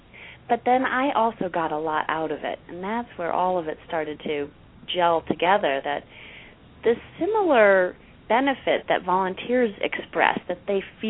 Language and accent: English; Chicago, Illinois, United States; now in Denver, United States; I grew up in the Chicago area, one of eight or six kids in a big family, and but I've lived in the Denver metro area about 30 years.